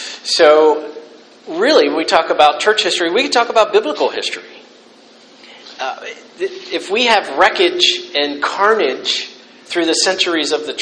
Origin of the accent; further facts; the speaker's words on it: Pennsylvania, United States; now in Florida, United States; I grew up in Pennsylvania, spent all my life in Pennsylvania until the last 4 years in down Florida.